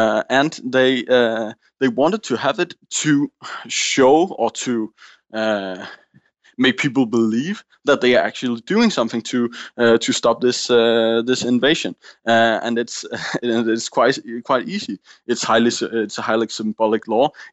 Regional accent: Aarhus, Central Denmark Region, Denmark; also born or lived in Copenhagen; I was raised in Aarhus. That's the Aarhus. That's the second biggest town of Denmark, in Jutland, in the center eastern part of Jutland. And I have lived there through almost all of my life.

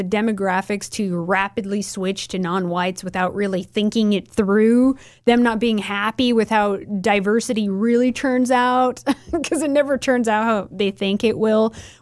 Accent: Oregon, United States; You know, growing up in Oregon, like everybody smoked weed.

